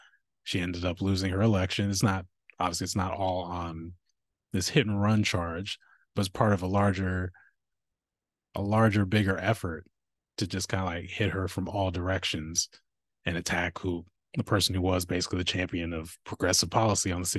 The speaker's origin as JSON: {"language": "English", "town": "Lake Oswego", "region": "Oregon", "country": "United States", "tie": "born or raised there", "said": "I grew up in Lake Oswego, you know, Lake No Negro, Oregon."}